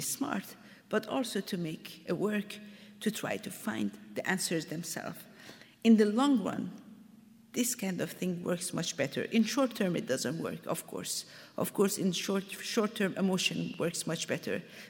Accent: Iran; as a child, when I was growing up in Iran, we were reading about, you know, this Persian-Roman wars

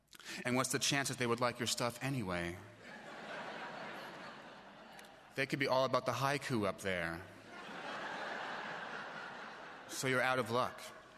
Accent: Manhattan, New York, United States; now in Brooklyn, United States; It was a little embarrassing because I was raised in Manhattan, so I was a little bit of a snob about the other boroughs.

